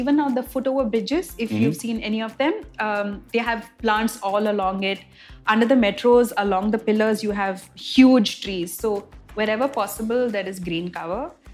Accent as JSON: {"language": "English", "town": "Mangalore", "region": "Karnataka", "country": "India", "said": "I was working in Delhi, but originally I'm from Mangalore."}